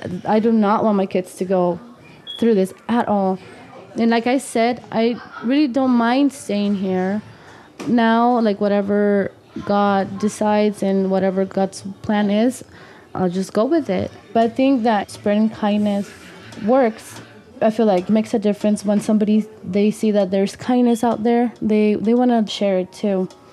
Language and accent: English; Durango, Mexico; Yeah, I'm from Durango, Mexico. It's like, it's a really nice place, actually. I love it.